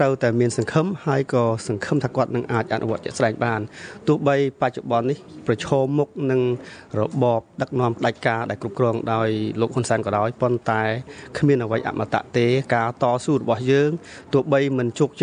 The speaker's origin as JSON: {"language": "Khmer", "town": "Melbourne", "region": "Victoria", "country": "Australia", "said": "ខ្ញុំអ្នកមែលប៊នអ្នកនៅទីនេះ"}